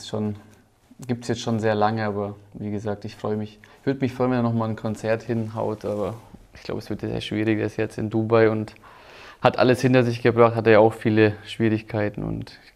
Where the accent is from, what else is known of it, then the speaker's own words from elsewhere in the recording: Nuremberg, Bavaria, Germany; also born or lived in Osnabrück; meine Heimat ist ganz klar Nürnberg. Ja, wir bauen da jetzt ein Haus, auch meine Familie